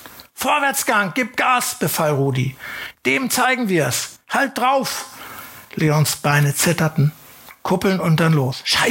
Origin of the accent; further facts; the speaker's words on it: Lower Saxony, Germany; Also ich komme aus dem Wendland, ne? Ich muss noch dazu sagen, habe da auch bis heute meine Familie